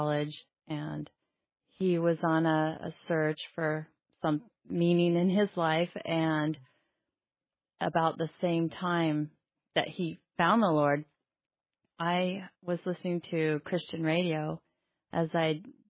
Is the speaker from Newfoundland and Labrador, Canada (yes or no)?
no; Toronto, Ontario, Canada; I spent most of my school years growing up in Toronto, Canada.